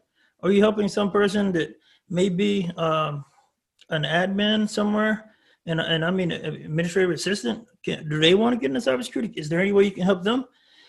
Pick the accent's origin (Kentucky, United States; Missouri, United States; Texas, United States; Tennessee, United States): Texas, United States; Waco; Steve Martin was born in my hometown. Steve Martin, I'm from Waco, Texas.